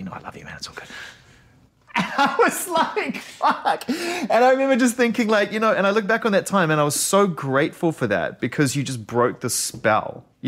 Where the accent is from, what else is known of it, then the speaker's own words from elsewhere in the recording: New Zealand; I'm a Kiwi '80s kid, man.